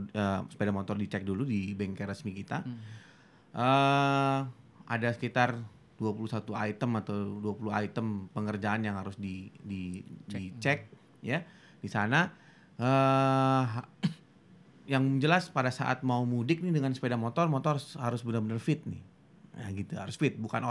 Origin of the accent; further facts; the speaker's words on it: Jakarta, Indonesia; born there; saya orang Jawa tapi lahir di Jakarta.